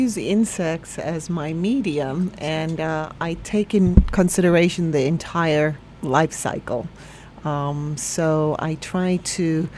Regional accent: South Africa; born there; So I was born in South Africa

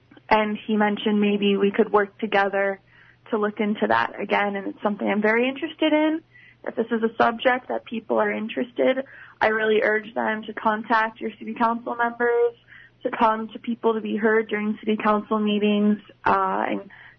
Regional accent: Ohio, United States; I'm from Ohio.

